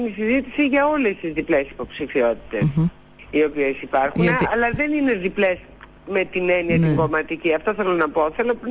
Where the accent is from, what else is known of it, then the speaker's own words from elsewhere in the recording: Athens, Attica, Greece; και όχι δικό μου που είμαι Αθηναία